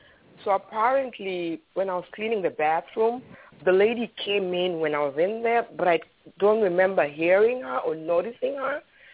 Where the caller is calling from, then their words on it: New Jersey, United States; from New Jersey.